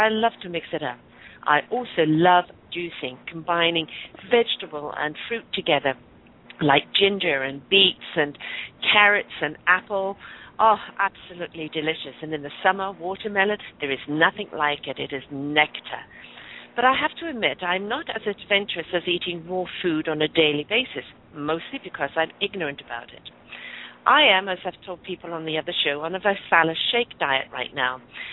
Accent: United Kingdom; I know that because I'm British, and everything seems to get boiled away.

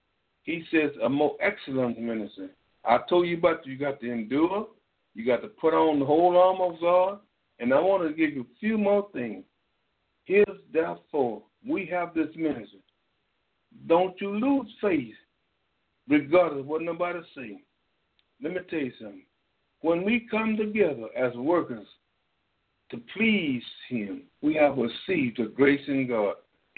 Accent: Bryan, Texas, United States; Now, in my hometown, Bryan, Texas, I believe when I first met the Lord Jesus Christ on McElroy Street, when I first met him at 9 years old

